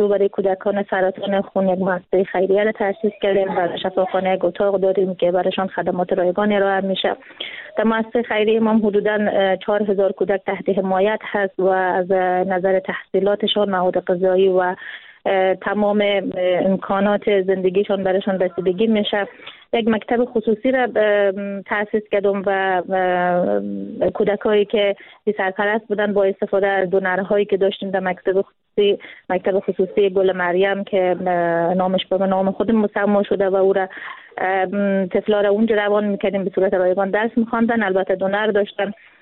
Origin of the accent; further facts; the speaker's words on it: Afghanistan; also born or lived in Iran; ما اوائل که آمده بودیم افغانستان چون مهاجر بودیم در ایران